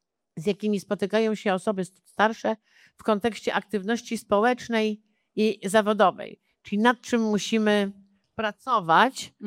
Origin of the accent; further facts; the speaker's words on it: Warsaw, Masovian Voivodeship, Poland; Do szkoły chodziłam na Nowolipiu, a jestem dziewczyna z Nowolipek. Poniatówka to moja szkoła.